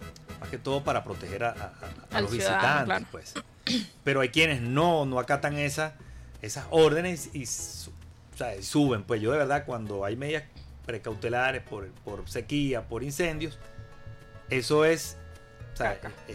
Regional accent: Venezuela; Porque como venezolano, ¿quién no sabe o a quién no le gusta una arepa?

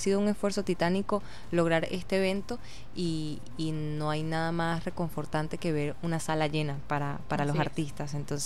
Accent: Venezuela; esta fiesta es un espacio para mirarnos y reflejarnos como venezolanos

